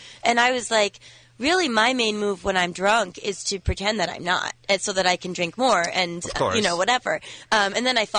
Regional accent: Boston, Massachusetts, United States; Yeah, because I'm from Boston and my mom is like a little snobby and didn't want people

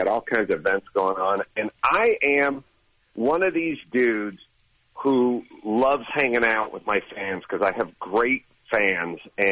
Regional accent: Thousand Oaks, California, United States; I'm from Thousand Oaks.

